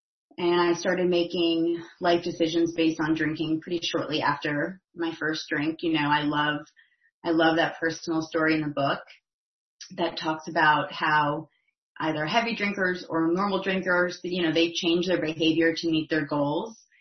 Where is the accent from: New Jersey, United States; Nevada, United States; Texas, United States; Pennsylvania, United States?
New Jersey, United States; Cause I grew up in North Jersey. So I moved down to Charleston, to go to school.